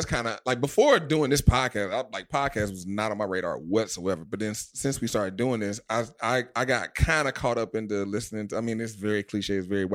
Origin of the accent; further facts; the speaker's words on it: Atlanta, Georgia, United States; now in New York, United States; Cause like I said, I'm originally from Atlanta. Navigating Atlanta streets is terrible.